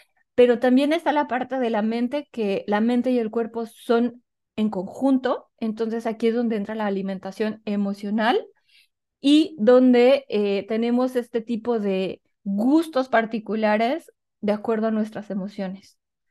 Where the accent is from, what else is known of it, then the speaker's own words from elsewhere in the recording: Mexico; Como la gran mayoría de nosotras somos mexicanas